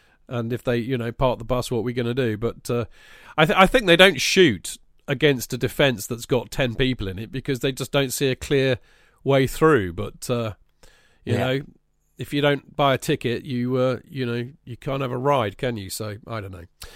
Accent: Dallas, Texas, United States; Growing up in Dallas as a Cowboys fan, the last Super Bowl we went to was 1996.

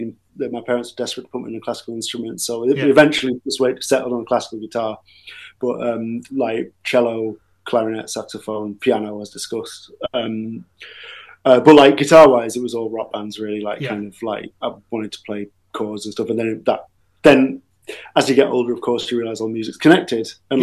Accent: North West England, United Kingdom; growing up in South Cumbria, there is actually, like, there's, like, a kind of traditional folk scene

